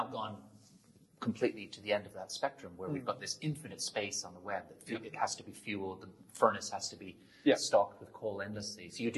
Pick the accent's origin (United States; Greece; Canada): Canada; now in United Kingdom; I felt this when I moved to Britain from Canada